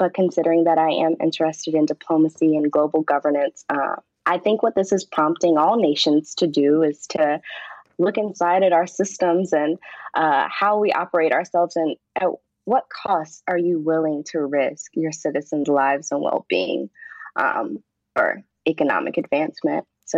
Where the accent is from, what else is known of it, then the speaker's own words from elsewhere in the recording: Durham, North Carolina, United States; I come from a college town. I was raised in Durham, North Carolina, which is home to Duke University, raised between Durham and Chapel Hill